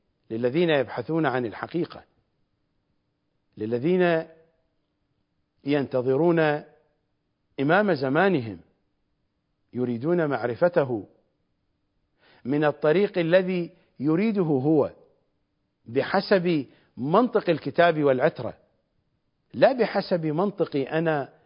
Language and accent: Arabic; Iraq; accent: Iraqi; وهي بالضبط مثلما في لغتنا الشعبية العراقية، في لغتنا، في لهجتنا الشعبية العراقية، السرابيت